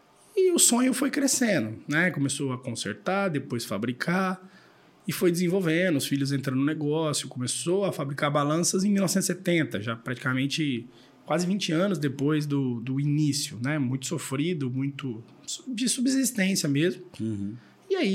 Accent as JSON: {"language": "Portuguese", "town": "Dracena", "region": "São Paulo", "country": "Brazil", "tie": "born or raised there", "moved": "as an adult", "said": "Eu nasci em Dracena, fui criado lá a vida toda, né? Saí para fazer a faculdade, vim para Ribeirão Preto e depois trabalhar em São Paulo. Fiquei aqui na região, né? São Paulo, Jundiaí, Alumínio, né?"}